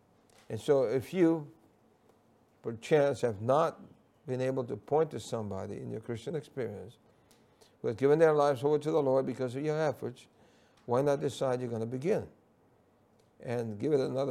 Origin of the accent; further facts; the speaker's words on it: New York City, New York, United States; The challenge that I had was I grew up in New York City, And in those days in New York City, there was a lot of racism. It was racism against Puerto Ricans, and I happened to be born a Puerto Rican.